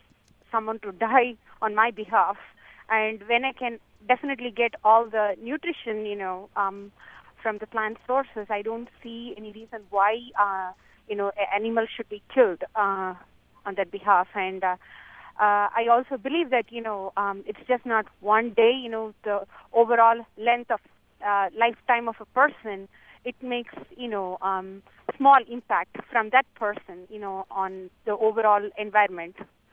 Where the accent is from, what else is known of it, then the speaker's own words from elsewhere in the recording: India; I'm a vegetarian by birth. You know, I grew up in India, and I'm a vegetarian by birth.